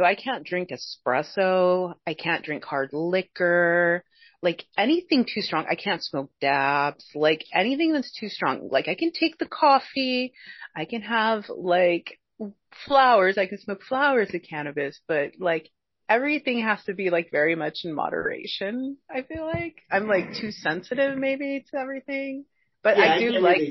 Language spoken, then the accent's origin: English; Los Angeles, California, United States; I am a advocate for the houseless and people of color here in my hometown of Los Angeles.